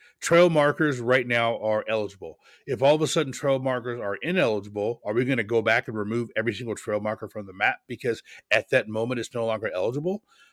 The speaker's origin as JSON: {"language": "English", "region": "Pacific Northwest", "country": "United States", "tie": "born or raised there", "said": "I live in the South. People say soda. I grew up in the Northwest. We said pop."}